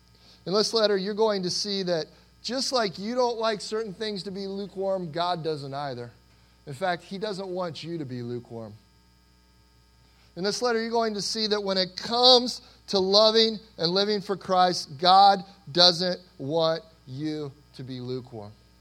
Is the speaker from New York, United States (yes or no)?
no; Cincinnati, Ohio, United States; I grew up in Cincinnati, Ohio. It was a fun place to grow up.